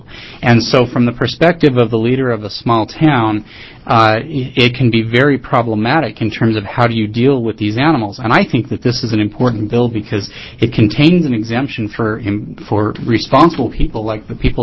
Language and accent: English; Waldport, Oregon, United States; I am from Walport, Oregon.